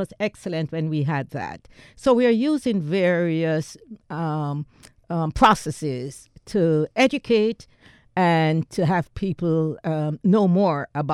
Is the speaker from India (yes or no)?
no; Jamaica; born there; I was born in Jamaica.